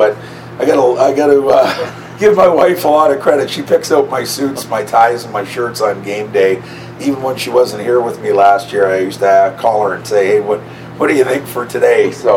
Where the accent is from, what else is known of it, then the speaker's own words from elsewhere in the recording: Canada; now in United States; in my case, a Canadian living in the United States